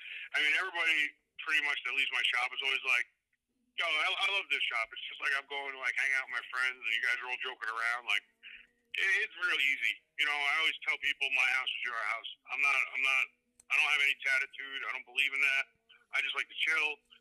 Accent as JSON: {"language": "English", "region": "New York", "country": "United States", "tie": "born or raised there", "said": "growing up in New York in like the 1980s"}